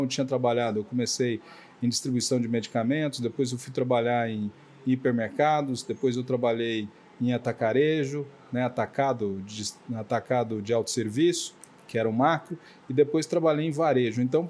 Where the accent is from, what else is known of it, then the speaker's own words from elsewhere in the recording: Uberlândia, Minas Gerais, Brazil; also born or lived in Itumbiara; mas eu fui criado em Uberlândia, Minas.